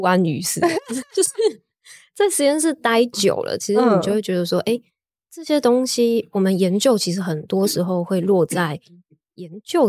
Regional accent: Taiwan; 其实那样子的配方在台湾是相对没那么适合我们台湾人的肌肤。

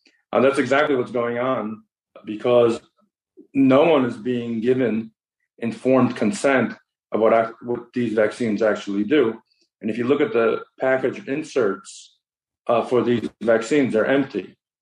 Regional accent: Kyiv, Ukraine; So I'm from Ukraine, Kyiv.

